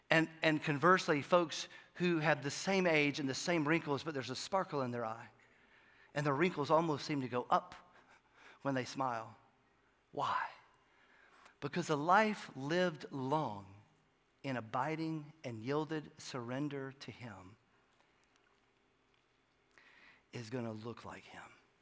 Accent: Atlanta, Georgia, United States; born there; when I was born in Atlanta

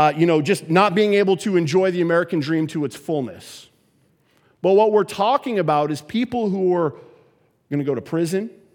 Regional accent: Canada; I'm from Canada, so I can come down here and make fun of Americans because then I get to go back to Canada.

